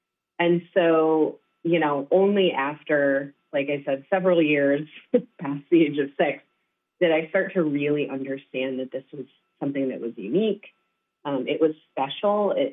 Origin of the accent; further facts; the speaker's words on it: Iowa, United States; I grew up in Iowa, in eastern Iowa, in a relatively white community, as many of the communities in Iowa are.